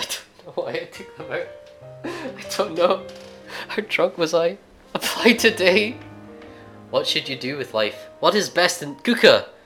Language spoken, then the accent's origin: English; United Kingdom; Tea. I'm British. I love tea.